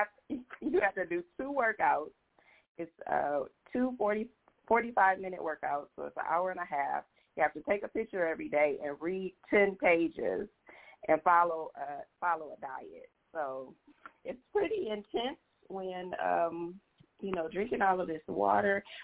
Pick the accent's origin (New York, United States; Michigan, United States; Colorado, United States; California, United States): Michigan, United States; Ypsilanti; I'm from Ypsilanti, Michigan. So Ypsilanti on the map. It's a small town.